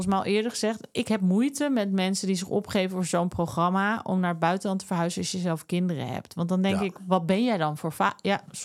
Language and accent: Dutch; Amsterdam, North Holland, Netherlands; En ik kom uit de Jordaan. En toen woonden er ook echt wel veel Jordanezen.